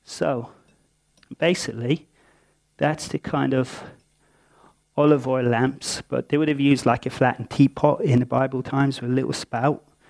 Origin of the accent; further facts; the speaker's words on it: Ireland; Claire tells me I say that wrong, but I'm Irish, but that's how I say it.